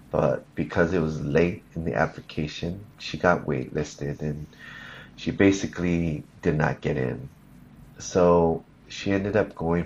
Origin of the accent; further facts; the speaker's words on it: California, United States; I was born and raised in California. I never lived outside of California. I enjoyed my life in California.